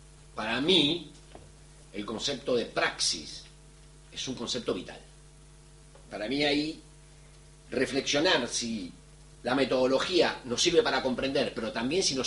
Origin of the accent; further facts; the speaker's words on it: Argentina; soy argentino, tengo algunos años de trabajo en América Latina, no tengo esta cultura colectiva vasca